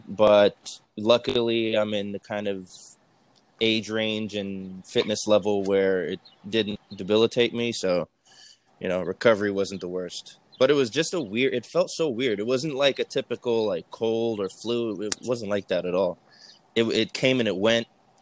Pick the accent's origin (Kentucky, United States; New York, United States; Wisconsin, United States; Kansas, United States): New York, United States; New York City; I'm 33 years old. I, you know, born and raised in New York City. Currently, I live in Brooklyn.